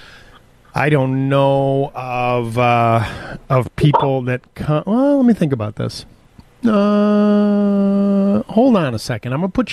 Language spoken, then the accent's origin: English; United States; I mean, I'm an American coming in here trying to bury my mother.